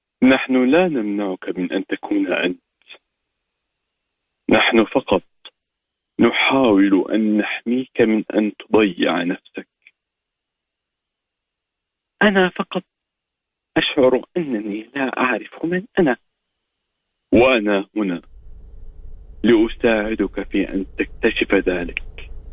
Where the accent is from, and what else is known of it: Riyadh, Riyadh Province, Saudi Arabia